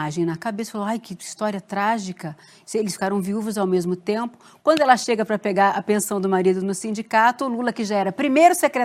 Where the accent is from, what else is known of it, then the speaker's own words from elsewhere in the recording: São Bernardo do Campo, São Paulo, Brazil; Do interior de São Paulo, mas era São Bernardo mesmo. E aí cheguei no teste falando o meu sotaque normal.